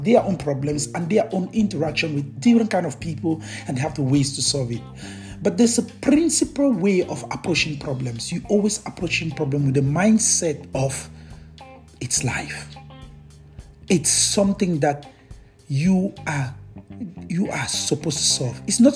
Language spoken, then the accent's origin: English; Bamenda, Northwest Region, Cameroon; born there; I was walking on the street in my neighborhood in Cameroon, where I was born. I was born in Cameroon, in Bamenda.